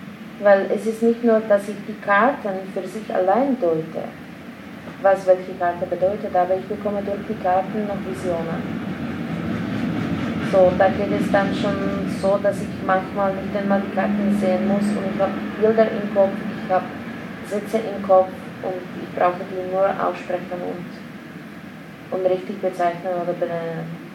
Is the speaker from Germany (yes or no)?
no; Slovakia; first language Slovak; German is a second language; Slowakisch. Ich bin Slowakin.